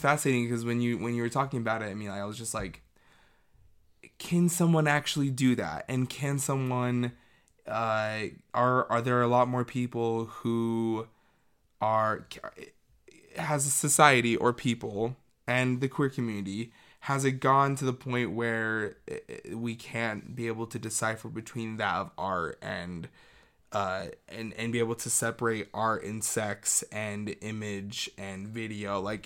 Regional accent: Utah, United States; I just also growing up in Utah

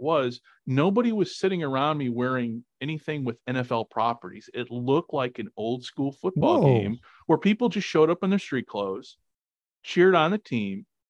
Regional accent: Chicago, Illinois, United States; And while I grew up in Chicago, loved the Bears

